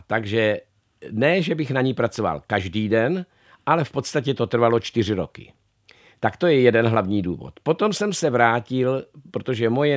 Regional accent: Moravia, Czechia; now in Australia; my už v podstatě jsme tam víc doma než tady, protože žijeme v Austrálii 43 let. Já do Česka jezdím strašně rád, Prahu miluju, i když jsem pocházel z Moravy, ale prostě tam už je náš domov

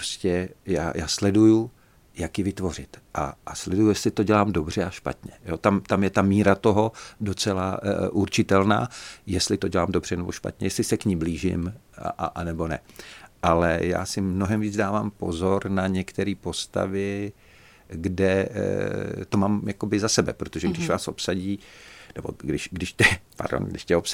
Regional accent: Banská Bystrica, Banská Bystrica Region, Slovakia; Czech is a second language; pocházím z Banské Bystrice a umím po slovensky.

